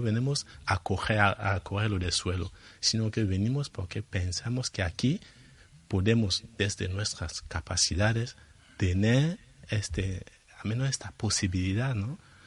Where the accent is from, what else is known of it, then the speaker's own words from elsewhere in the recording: Cameroon; Spanish is a second language; moved away; Yo salí de Camerún en 2004.